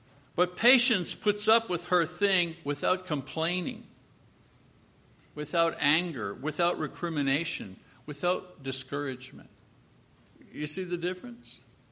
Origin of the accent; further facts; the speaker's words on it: Quebec, Canada; And in our family, growing up in Quebec, I was an only child.